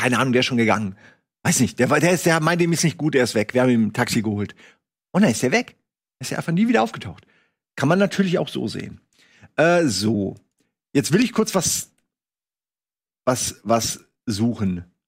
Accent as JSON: {"language": "German", "town": "Lohrhaupten", "region": "Hesse", "country": "Germany", "tie": "born or raised there", "also_born_or_lived": "Hanau", "said": "Aus Hessen. Hessen, ich kann euch ja zeigen, wo ich geboren bin. Also geboren bin ich in Hanau, aber aufgewachsen bin ich in Lohrhaupten. Das ist winzig."}